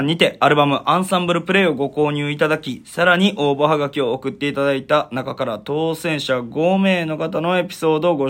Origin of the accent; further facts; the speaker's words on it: Osaka, Japan; 大阪にもなかったような気すんな、俺の地元には